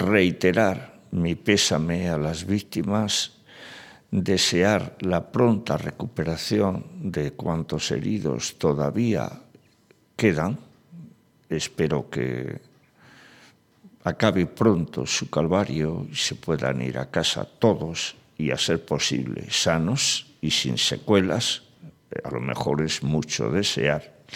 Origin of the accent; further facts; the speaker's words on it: Spain; Pues por eso es por lo que quiero seguir siendo español.